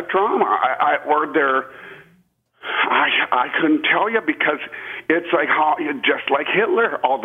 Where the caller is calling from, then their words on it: Austin, Texas, United States; I'm calling from Austin, Texas.